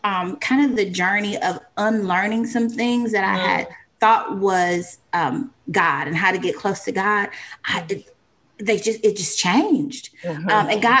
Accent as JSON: {"language": "English", "region": "Wisconsin", "country": "United States", "tie": "born or raised there", "lives_now": "Mississippi, United States", "said": "But I was raised in Wisconsin. It's a little bit different there."}